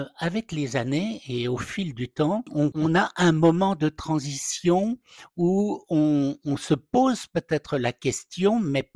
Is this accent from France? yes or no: yes; Reims, Grand Est, France; born there; parce que je suis né à Reims, donc ça me touche beaucoup